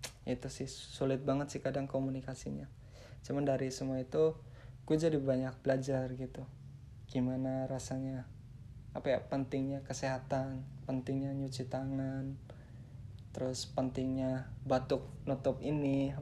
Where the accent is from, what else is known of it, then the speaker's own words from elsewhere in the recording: Indramayu, West Java, Indonesia; gue sekarang itu di Indramayu, di kampung gue gitu. Sebelum itu gue pulang udah dari tanggal 20 Maret 2020.